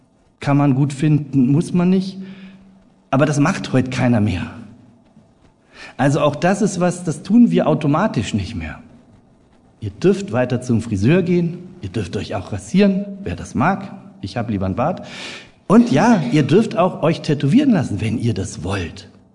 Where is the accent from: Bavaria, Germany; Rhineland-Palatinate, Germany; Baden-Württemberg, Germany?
Bavaria, Germany; Mir als Franke ist es unglaublich schwer gefallen, auf das schöne Wort Allmächt zu verzichten, ja?